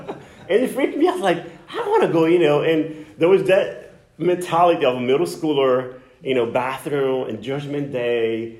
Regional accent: Brazil; I grew up Protestant in Brazil, so I did not grow up Catholic.

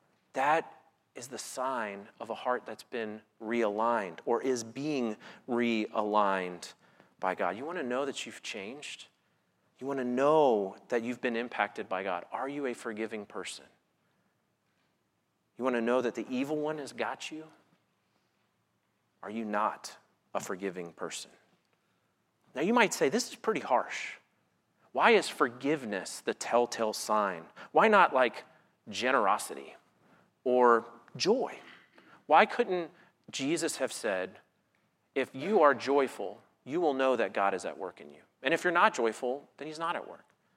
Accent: Florida, United States; I grew up in Florida

